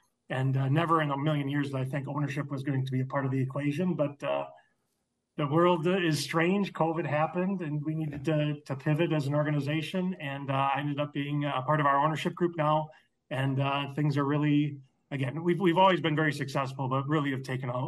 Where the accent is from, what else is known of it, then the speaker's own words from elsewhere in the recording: Green Bay, Wisconsin, United States; originally from Green Bay, went to college at UW-Whitewater. I've always been a baseball fan, kind of growing up in Green Bay, I was the baseball guy in the football town